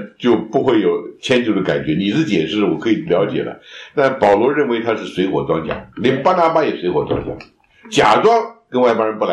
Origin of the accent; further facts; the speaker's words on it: China; 虽然这个善恶也不是我们中国人讲的行好事的问题